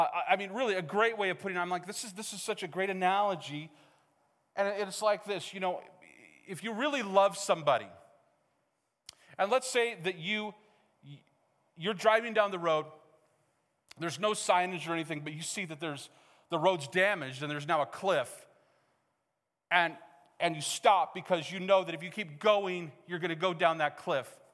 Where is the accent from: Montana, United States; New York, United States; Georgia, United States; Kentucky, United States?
Montana, United States; Missoula; I grew up at church in Missoula, and we did an Easter play every year.